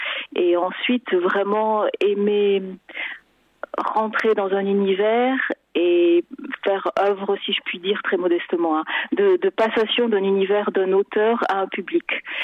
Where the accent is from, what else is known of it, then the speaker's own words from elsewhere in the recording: Nouvelle-Aquitaine, France; Moi, pour ma part, je viens du Pays Basque, donc une petite ville de province.